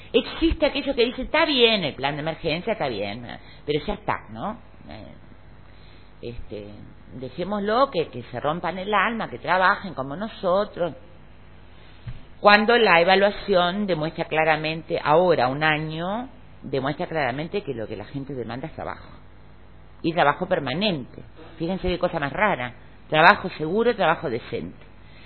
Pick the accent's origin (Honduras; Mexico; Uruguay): Uruguay